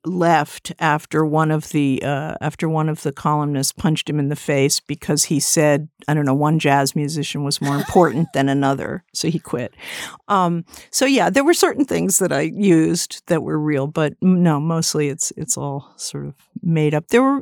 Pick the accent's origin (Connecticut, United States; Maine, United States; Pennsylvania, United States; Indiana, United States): Connecticut, United States; Westport; I grew up in Westport, Connecticut, a suburb, and I used to come in all the time, which I find unbelievable, but it's true.